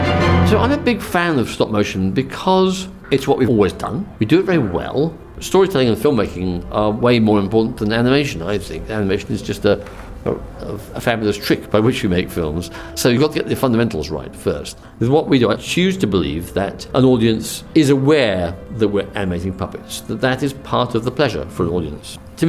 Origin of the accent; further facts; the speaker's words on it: England, United Kingdom; A lot of my influences were American. I was growing up in England.